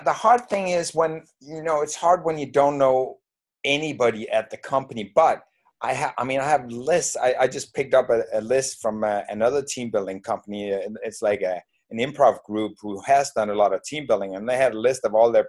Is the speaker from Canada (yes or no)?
no; Denmark; because I'm from Denmark and that's all you wear when you're a kid over there.